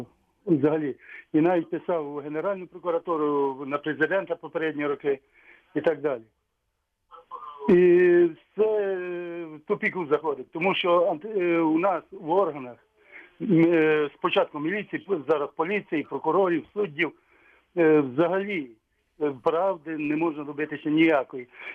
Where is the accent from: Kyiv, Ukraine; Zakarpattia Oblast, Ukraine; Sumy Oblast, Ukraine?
Zakarpattia Oblast, Ukraine; Я сам із Закарпатської області.